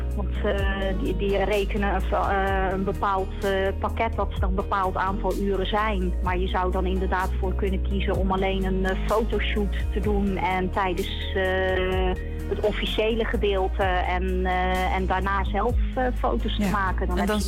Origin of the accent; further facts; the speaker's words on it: Breda, North Brabant, Netherlands; Hoi, ik kom uit Breda.